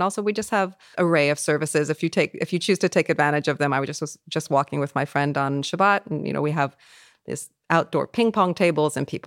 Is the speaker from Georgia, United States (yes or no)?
no; California, United States; I'm originally from California, so I'm really a person that's...